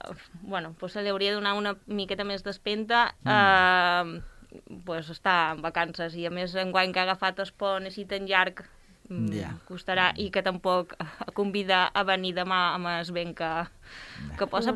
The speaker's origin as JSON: {"language": "Catalan", "town": "Ibiza", "region": "Balearic Islands", "country": "Spain", "said": "jo no he viscut en John com l'han viscut la gent d'aquí, perquè jo sóc d'Eivissa"}